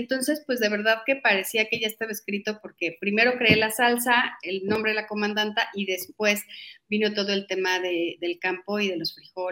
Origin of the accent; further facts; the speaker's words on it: Mexico City, Mexico; yo soy de la Ciudad de México, nací aquí, soy súper mexicana.